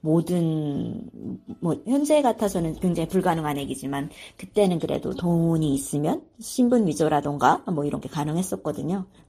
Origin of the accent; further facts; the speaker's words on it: North Korea; also born or lived in South Korea; now in United States; 거의 북한에서 살았던 그 시간에 맞먹을 만큼한 시간이었다고 생각을 해요. 유학기를 빼고 나면. 그리고 한국에서 5년 남짓 살았고 지금 미국에서 5년 살고 있고